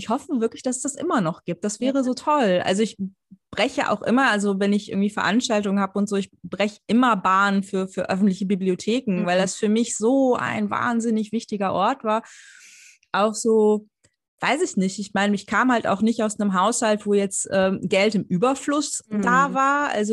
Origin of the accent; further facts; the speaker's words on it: Gladbeck, North Rhine-Westphalia, Germany; ich bin ja in Gladbeck groß geworden, du in Hermeskeil, das sind alles kleine Städte mit echt kleinen Stadtbüchereien.